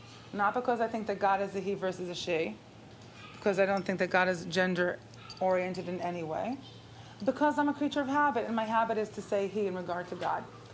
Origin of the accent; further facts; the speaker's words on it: Israel; since growing up in Israel, but speaking English at home all the years with my family, I think bilingual